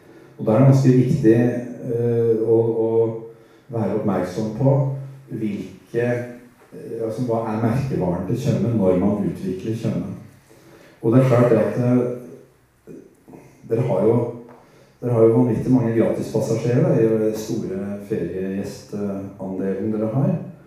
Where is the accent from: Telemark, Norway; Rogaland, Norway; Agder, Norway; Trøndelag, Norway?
Trøndelag, Norway; Trondheim; Jeg har vokst opp på Møllenberg i Trondheim, som er en nylig bydel i tre.